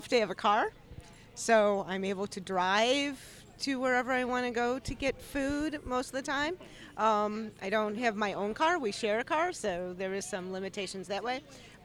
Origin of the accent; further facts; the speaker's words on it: New York, United States; I'm really from New York State, so I have plants that I brought from New York.